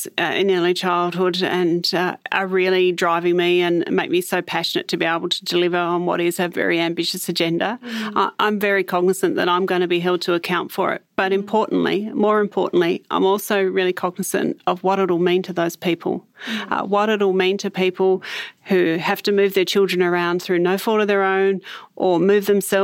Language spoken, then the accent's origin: English; Bridgewater, Tasmania, Australia; Yeah, so I spent part of my early childhood in the suburb of Bridgewater in the northern suburbs of Hobart in social housing.